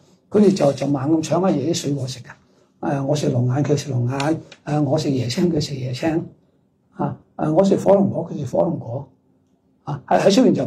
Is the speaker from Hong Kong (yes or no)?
yes; Hong Kong; 我系香港人，我中意食鸡蛋仔